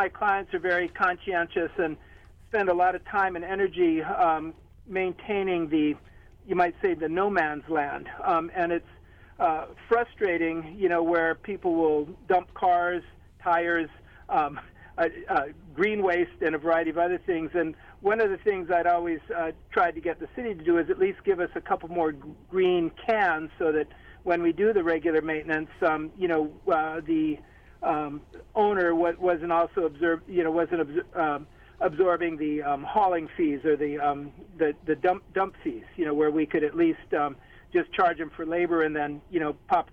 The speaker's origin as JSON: {"language": "English", "region": "Hawaii", "country": "United States", "tie": "born or raised there", "said": "actually growing up in Hawaii, I've kind of transitioned from maybe driving a little faster there to puttering along below the speed limit."}